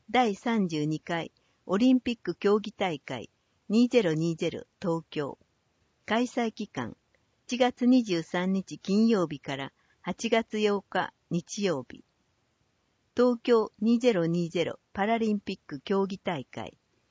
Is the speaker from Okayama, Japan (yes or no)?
yes; Yakage, Okayama, Japan; 私、矢掛町出身です。